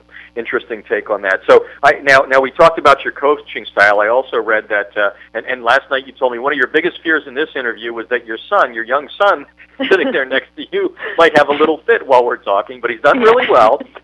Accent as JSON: {"language": "English", "town": "Emmaus", "region": "Pennsylvania", "country": "United States", "tie": "born or raised there", "said": "I didn't mention this to you yesterday, but my hometown is Emmaus, Pennsylvania"}